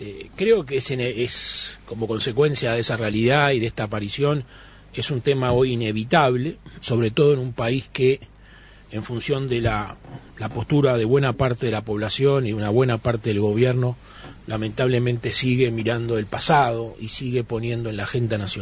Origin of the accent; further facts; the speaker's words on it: Uruguay; me gustaría como uruguayo